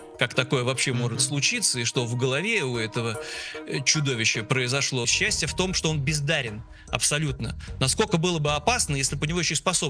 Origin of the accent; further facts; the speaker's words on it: Saint Petersburg, Russia; я петербуржец